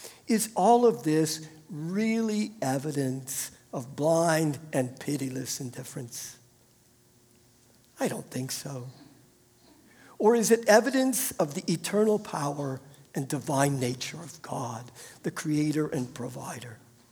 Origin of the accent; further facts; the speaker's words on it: Ohio, United States; But I grew up near Cincinnati. And this was like the late 60s, early 70s.